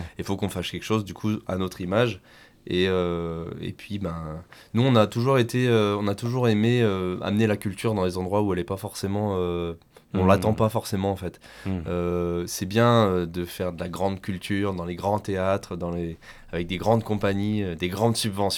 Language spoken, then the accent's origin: French; Dieulefit, Auvergne-Rhône-Alpes, France; Tout à fait, on est de Dieulefi.